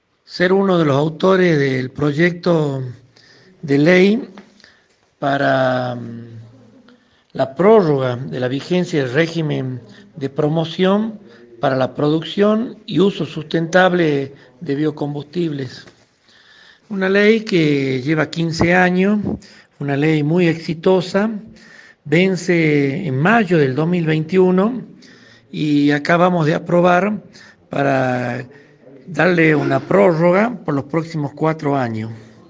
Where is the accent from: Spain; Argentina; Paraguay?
Argentina; Salta; como salteño, como argentino